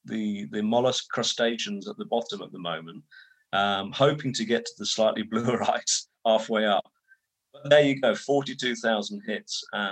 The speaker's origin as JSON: {"language": "English", "region": "England", "country": "United Kingdom", "said": "I say your country, it's still mine. I'm English at heart."}